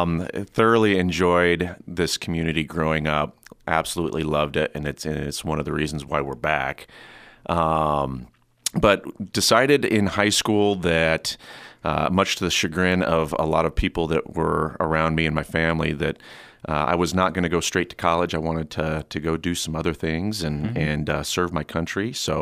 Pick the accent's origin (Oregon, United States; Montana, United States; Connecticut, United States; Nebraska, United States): Nebraska, United States; North Platte; Born and raised here in North Platte. … in my clan that actually lives here.